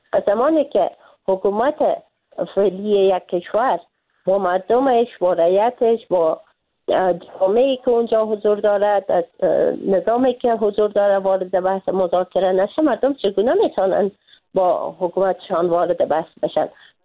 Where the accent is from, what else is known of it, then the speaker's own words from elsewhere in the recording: Afghanistan; به عنوان یک افغان، نه به عنوان یک خانم،